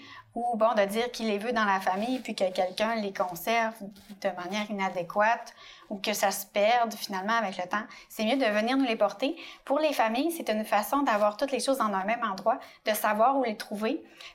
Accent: Dolbeau, Quebec, Canada; moi, je suis native de Dolbeau.

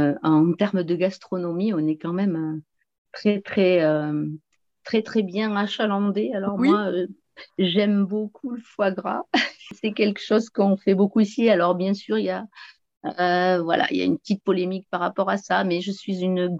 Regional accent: South-West France, France; je viens du sud-ouest de la France et j'habite une petite commune au pied des montagnes pyrénéennes, juste à la frontière espagnole, et voilà, dans un beau paysage magnifique. Et je suis non plus pas très loin de l'océan où je suis aujourd'hui, d'ailleurs, dans ma ville natale.

